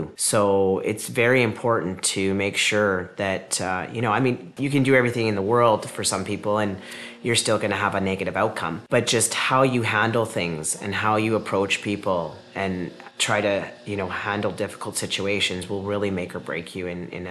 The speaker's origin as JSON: {"language": "English", "town": "Spruce Grove", "region": "Alberta", "country": "Canada", "said": "Like I'm from Spruce Grove, Alberta, and again, another small town, and it grew so big."}